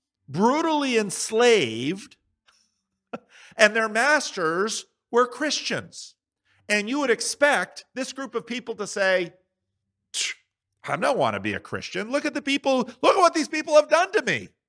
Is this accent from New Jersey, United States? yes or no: yes; New Jersey, United States; now in Sacramento, United States; Or so I grew up in New Jersey. And one of the things that I noticed very early when I came to Sacramento is that Sacramento, by the time I got here, didn't have ghettos. New Jersey, where I grew up, we had ghettos.